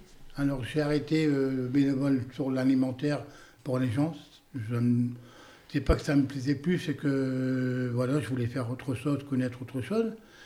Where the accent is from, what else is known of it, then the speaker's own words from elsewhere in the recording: Avignon, Provence-Alpes-Côte d'Azur, France; born there; Ma mère est venue du Midi à Orange, à côté d'Avignon, on habitait, je suis né là-bas, à Avignon.